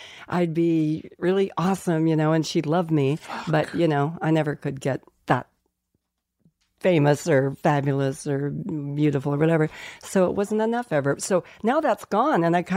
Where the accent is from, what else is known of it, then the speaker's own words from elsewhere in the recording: Colorado Springs, Colorado, United States; I'm going to have a memorial, excuse me, where we grew up in Colorado Springs, Colorado